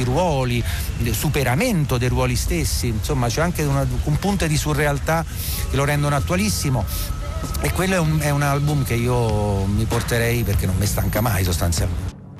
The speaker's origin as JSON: {"language": "Italian", "town": "Rome", "region": "Lazio", "country": "Italy", "tie": "born or raised there", "said": "essendo romano d'origine, sono cresciuto in questa città, affezionato a questa città che non ho mai compreso bene."}